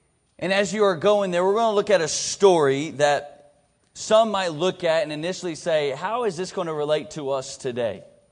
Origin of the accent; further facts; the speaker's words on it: Radford, Virginia, United States; Okay, I grew up at a public school in Radford, Virginia. I'm back in my hometown.